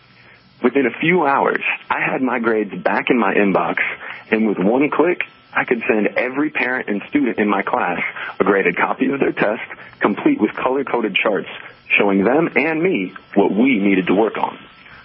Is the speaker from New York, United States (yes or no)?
no; Minnesota, United States; born there; now in Houston, United States; Well, I'm actually from the Midwest. I was born in Minnesota, to be specific. And I'm also actually a sixth grade teacher and a basketball coach in Houston, Texas.